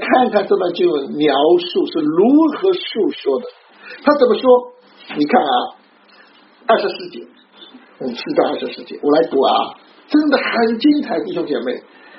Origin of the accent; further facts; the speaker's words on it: China; 我是中国人，我很爱我的中国，我甚至是个很保守的中国人，我很爱我的民族，我很爱我的国家，但是我不忘记，我除了是一个中国人以外，我还是一个天国的人